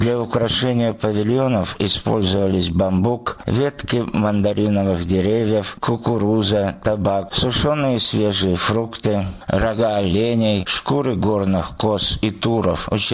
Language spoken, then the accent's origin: Russian; Lykhny, Abkhazia, Georgia; Всегда очень горжусь тем, что я родом из Лыхны.